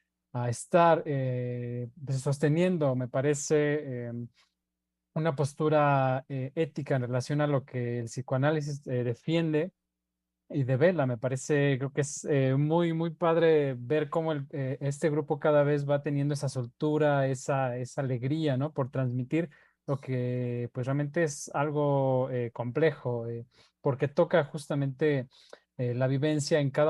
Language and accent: Spanish; Mexico; hablando pues desde nuestra formación como psicoanalistas mexicanos.